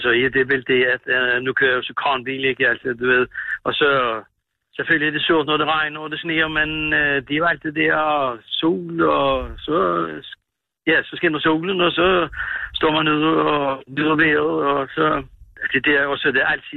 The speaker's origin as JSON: {"language": "Danish", "town": "Østerlars", "region": "Capital Region of Denmark", "country": "Denmark", "said": "Ej, jeg er fra Østerlars."}